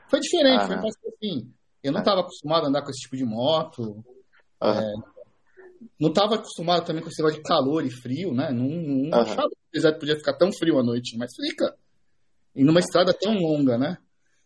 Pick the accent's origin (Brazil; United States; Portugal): United States; Los Angeles, California; Eu sou de Los Angeles, né?